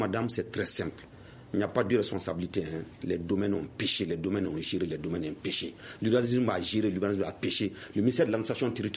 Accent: Mali; il faut qu'on ait quand même le courage de le dire en tant que malien et en bon malien.

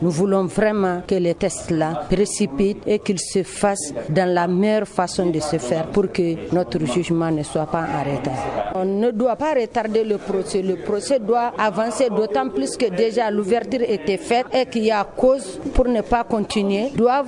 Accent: Mali; Nous croyons à la justice malienne puisque nous sommes des Maliens

